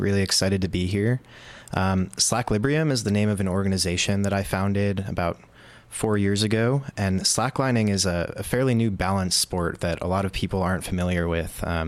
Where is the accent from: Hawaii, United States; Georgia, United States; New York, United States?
New York, United States; Yorktown Heights; I grew up in Yorktown Heights, New York. It's a little town right near the Hudson River, about an hour north of New York City.